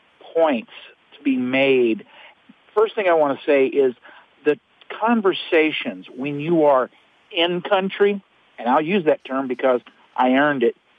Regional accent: California, United States; I'm from San Diego County

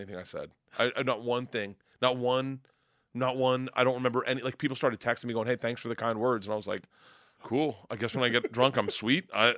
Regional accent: Tampa, Florida, United States; now in Los Angeles, United States; So I'm a Bucs fan because I grew up in Tampa. I'm a Bucs fan, diehard, but I live in LA.

